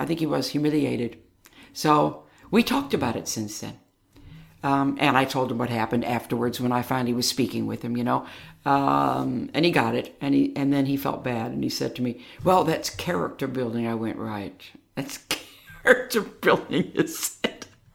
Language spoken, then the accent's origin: English; Detroit, Michigan, United States; I'm from Detroit. It's one of the best music cities in the world.